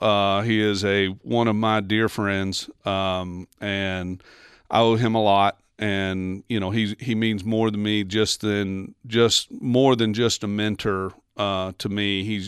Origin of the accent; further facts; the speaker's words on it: Little Rock, Arkansas, United States; I grew up in Southwest Little Rock, and Pleasant Valley wasn't a place that I got the opportunity to play very much.